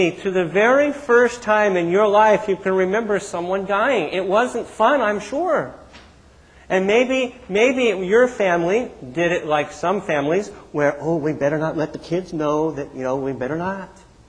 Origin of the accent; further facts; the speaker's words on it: Missouri, United States; In other words, I'm from Missouri, the show me state.